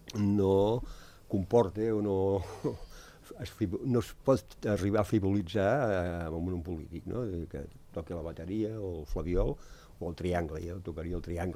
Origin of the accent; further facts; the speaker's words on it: Escaldes-Engordany, Andorra; now in La Massana, Andorra; visc a la Massana des de fa... Soc d'Escaldes, però bueno, visc a la Massana des de fa 30 anys